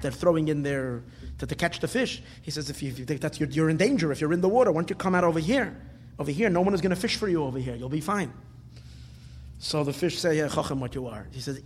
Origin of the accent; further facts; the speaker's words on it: United States; I'm a U.S. citizen. I'm an American.